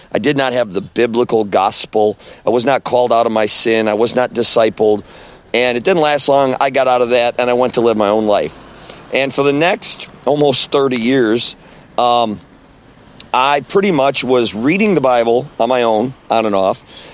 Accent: Midwest, United States; So I grew up in the Midwest in a lower middle class family.

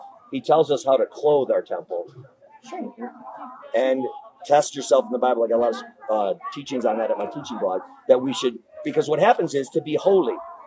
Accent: Wisconsin, United States; We are originally from Wisconsin, but now we're van dwellers. We live in our van full time, support ourselves. We travel all over.

